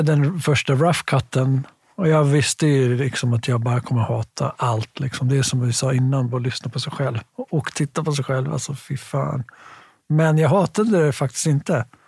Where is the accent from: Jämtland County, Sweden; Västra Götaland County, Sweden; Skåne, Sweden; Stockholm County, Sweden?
Stockholm County, Sweden; Stockholm; Men nej, vi bodde där vid Vasaparken. Eller Birkastan till och med. Nära Karlberg. Och ja, inga konstigheter. Jättefin uppväxt. Sprang omkring där.